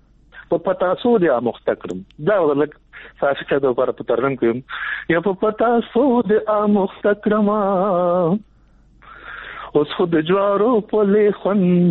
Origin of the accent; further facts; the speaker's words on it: Nangarhar, Afghanistan; زه د ننګرهار یم